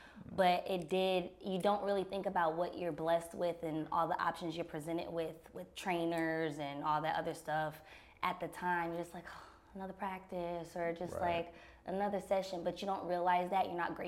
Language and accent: English; Flint, Michigan, United States; It's very self-explanatory of, like, Flint. I grew up in Flint.